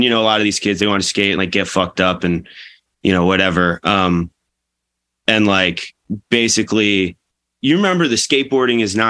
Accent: Woodstock, New York, United States; It was in Woodstock, and I grew up like mostly in Woodstock. And Woodstock's kind of like, it's a real tourist town

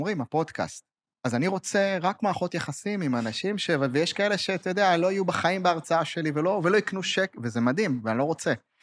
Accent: Ma'alot, Northern District, Israel; אני מהצפון, גדלתי במעלות, מושב חוסן, אתה יודע, בין חיים עירוניים למושב

